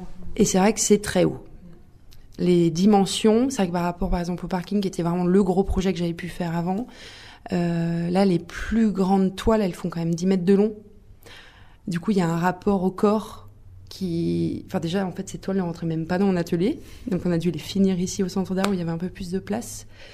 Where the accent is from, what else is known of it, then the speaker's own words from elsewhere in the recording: Lyon, Auvergne-Rhône-Alpes, France; je suis repartie sur Lyon parce que je suis lyonnaise à la base.